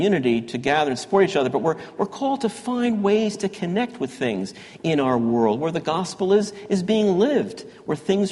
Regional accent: Yonkers, New York, United States; And it felt to me that's the kind of city I grew up in Yonkers.

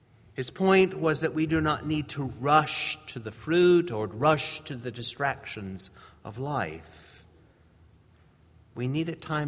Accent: the South, United States; After all, I grew up in the South.

